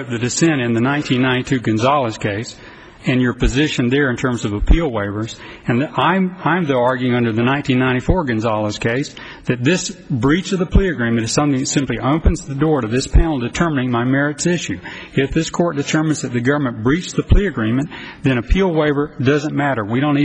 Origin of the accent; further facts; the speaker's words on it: the South, United States; You can be patient. I'm from the South. I'm slow.